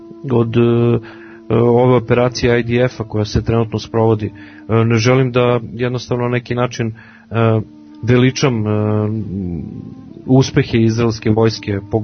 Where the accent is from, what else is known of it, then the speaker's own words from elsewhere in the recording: Serbia; Ja kao Srbin